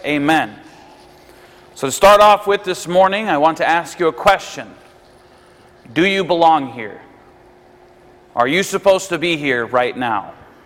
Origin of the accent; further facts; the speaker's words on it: United States; I'm an American, but I'm also the son of a Canadian.